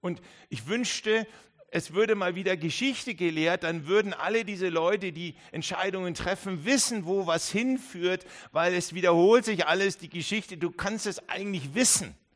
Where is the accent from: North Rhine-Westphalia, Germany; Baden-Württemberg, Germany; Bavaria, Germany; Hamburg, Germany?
Bavaria, Germany; Reichenschwand; Ich bin in Reichenschwand aufgewachsen